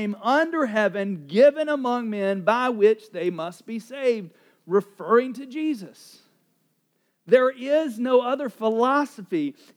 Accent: the South, United States; I mean, I grew up in the South.

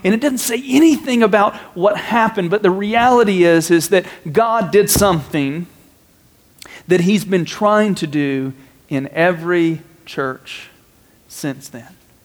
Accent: the South, United States; I'm from the South. I had grandparents that used words that I will not say because that was their culture.

